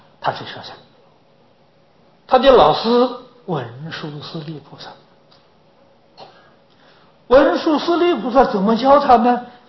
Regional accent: Anhui, China; 我的老家在安徽，其他的状况我不清楚

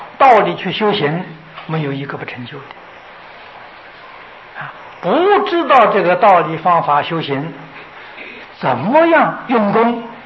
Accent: China; 我们中国人讲风水呀

